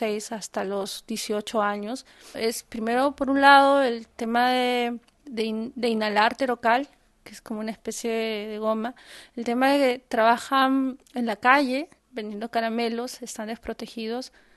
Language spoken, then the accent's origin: Spanish; Peru; now in Cologne, Germany; yo vengo de Perú y en estos momentos me encuentro en Alemania con una amiga argentina, Valentina. Ahorita estoy en Colonia